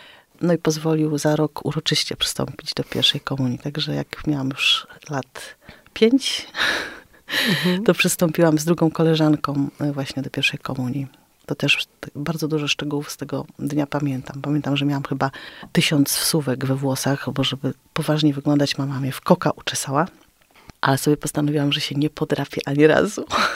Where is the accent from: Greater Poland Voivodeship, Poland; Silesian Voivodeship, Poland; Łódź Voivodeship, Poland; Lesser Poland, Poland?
Silesian Voivodeship, Poland; Częstochowa; also born or lived in Świebodzin; tam się urodziłam, w Świebodzinie, tam gdzie jest ta wielka figura Chrystusa. Ale potem właśnie w wieku 7 lat, jak miałam 7 lat, to wyjechaliśmy do Częstochowy